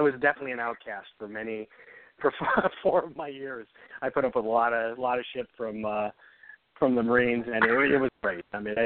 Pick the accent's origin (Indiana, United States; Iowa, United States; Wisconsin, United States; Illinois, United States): Indiana, United States; Munster; now in Indianapolis, United States; I'm from Munster, Indiana, which is in the northwest corner